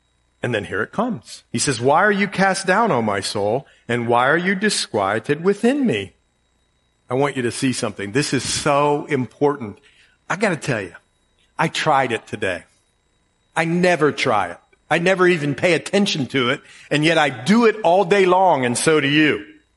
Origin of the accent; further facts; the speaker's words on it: Ohio, United States; Anyway, I'm from Ohio.